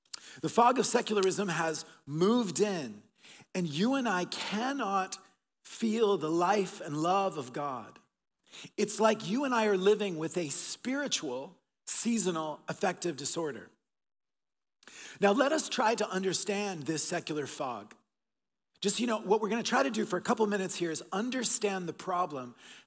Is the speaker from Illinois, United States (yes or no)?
no; Oklahoma, United States; also born or lived in Texas / Colombia; now in Vancouver, Canada; I was born in Texas. My family were missionaries in Colombia, in South America. And then I spent my middle school, high school years in Oklahoma.